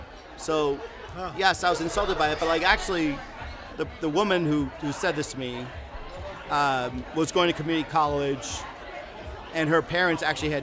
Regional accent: Evergreen Park, Illinois, United States; growing up in Evergreen Park, Illinois, with a lot of, like, working class white Democrats

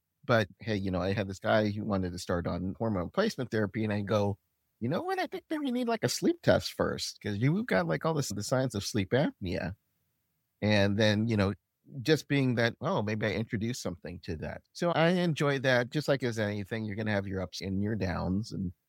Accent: Sacramento, California, United States; now in San Diego, United States; I live here in San Diego. I grew up in Sacramento, by the way, Phoebe.

